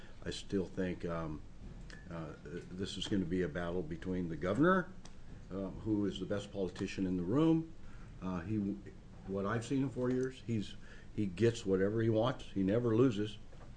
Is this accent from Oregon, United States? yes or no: yes; Hood River, Oregon, United States; I'm from Hood River, born and raised there. My family has a pear orchard up there.